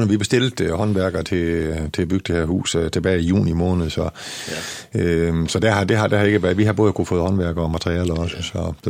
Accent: Nørhed, Central Denmark Region, Denmark; Jeg er født på Nørhed, ude tæt på Nørhed, Tørstentral, derude, ja, Dangrønt.

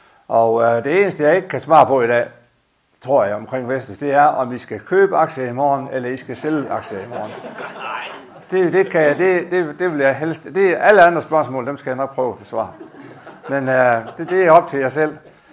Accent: Spjald, Central Denmark Region, Denmark; now in Ådum, Denmark; Og jeg bor nu i Ådum, men jeg er egentlig kommet mest fra, jeg er egentlig født og opvokset i Spjald. Jeg er født den 20. december 1947.

